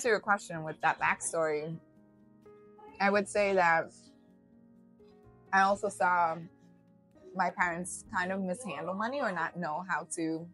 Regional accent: Cape Verde; moved away; So I immigrated here from Cape Verde, and in Cape Verde, you would consider my family at the time middle to upper middle class, or maybe even well off.

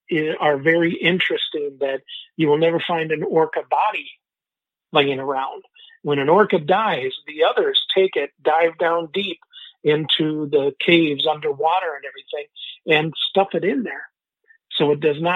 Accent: Bemidji, Minnesota, United States; now in Otsego, United States; I'm from Bemidji. I live now in Otsego, Minnesota, down by Minneapolis

